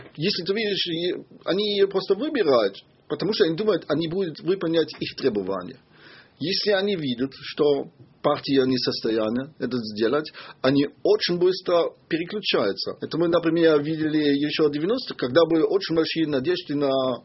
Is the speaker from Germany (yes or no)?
yes; East Germany, Germany; у нас нет в ГДР бы такой привязанности в партию